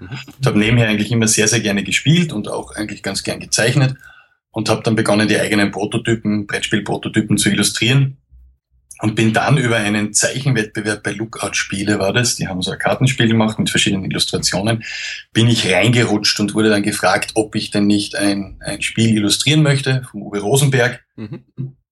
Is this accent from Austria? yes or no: yes; Graz, Styria, Austria; Ich habe in Wien nie gelebt, ich komme ursprünglich aus Graz, das ist die zweitgrößte Stadt.